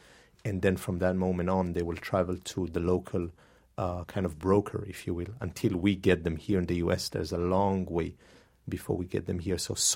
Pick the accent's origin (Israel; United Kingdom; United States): Israel; Northern District; English is a second language; moved away; Well, I'm from Israel originally. I've been away for the last 14 or 15 years. I was born in a kibbutz in Galilee and started cooking fairly early, you know, when I was 10, 11.